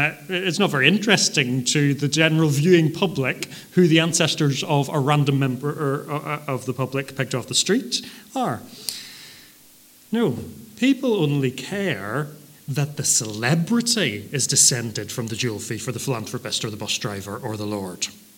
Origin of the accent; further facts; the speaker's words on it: Northern Ireland, United Kingdom; also born or lived in United States; When I was young and I lived in America, this always happened because people would find out I was from Northern Ireland.